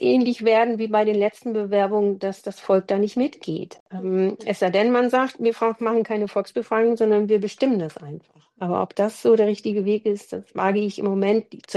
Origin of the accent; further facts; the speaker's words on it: Neumünster, Schleswig-Holstein, Germany; Also in meiner Heimatstadt Neumünster hatten wir dann keine Schwimmhalle